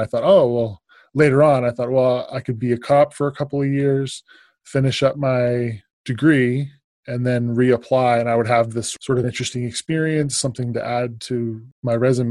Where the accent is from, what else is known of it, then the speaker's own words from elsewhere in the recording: New Jersey, United States; born there; Okay, so I was born in New Jersey. My dad was in the Army at the time. He was stationed at Fort Dix. We moved around quite a lot when I was young.